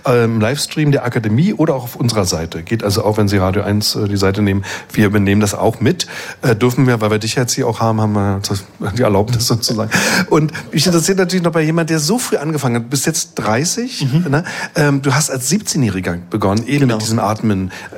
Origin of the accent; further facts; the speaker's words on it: Vienna, Austria; Naja, ich komme ja aus Wien, also schlechte Laune spielen ist für mich eigentlich nix.